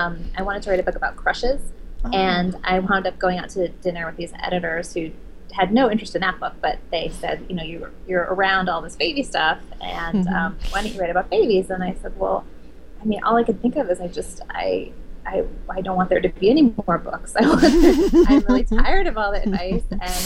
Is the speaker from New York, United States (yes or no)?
yes; New York City, New York, United States; I did grow up in the East Village, yes, St. Mark's Place.